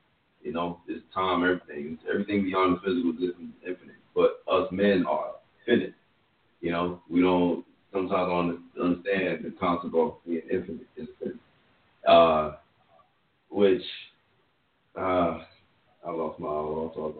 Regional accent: Compton, California, United States; I grew up in America. I grew up in the American system. I grew up, you know, with my ancestors and my DNA.

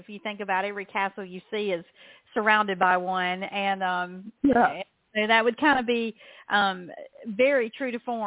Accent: the South, United States; as a Southerner, I'm thinking, try to say that 10 times fast, Dawn.

